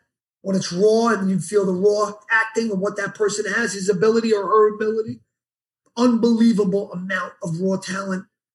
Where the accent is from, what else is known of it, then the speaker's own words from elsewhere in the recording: Yonkers, New York, United States; I'm from Yonkers. That's the next city.